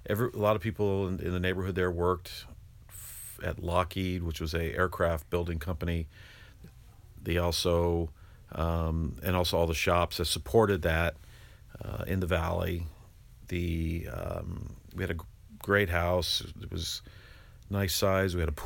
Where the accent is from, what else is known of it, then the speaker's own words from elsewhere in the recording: North Hollywood, California, United States; also born or lived in Los Angeles; I was born in Queen of Angels Hospital in Los Angeles near downtown, and then my parents moved to North Hollywood, California in 1964.